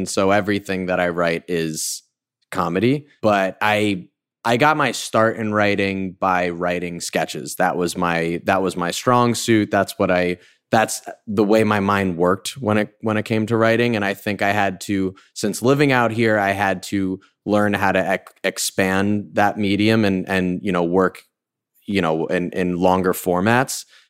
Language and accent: English; White Plains, New York, United States; I'm from White Plains